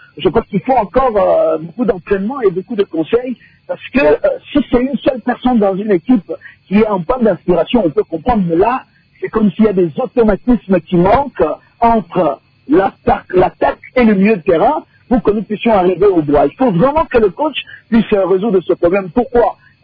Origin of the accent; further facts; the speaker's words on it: DR Congo; chez nous au Congo